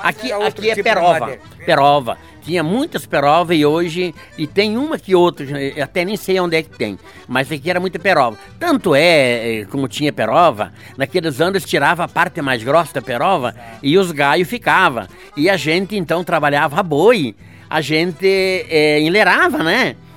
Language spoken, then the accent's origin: Portuguese; Concórdia, Santa Catarina, Brazil; moved away as an adult; now in Pérola d'Oeste, Brazil; eu vim de Concórdia, Santa Catarina.